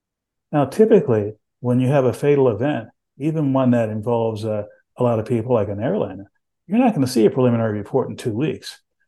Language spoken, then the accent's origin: English; San Antonio, Texas, United States; When I was growing up in Texas, I grew up in San Antonio, and Fort Sam Houston was about 2 or 3 miles from where I live.